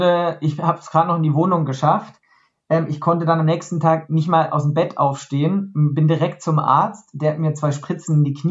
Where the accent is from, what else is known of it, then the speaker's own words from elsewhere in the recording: Freiburg, Baden-Württemberg, Germany; Und dann war in Freiburg, meine Heimatstadt, der erste Marathon.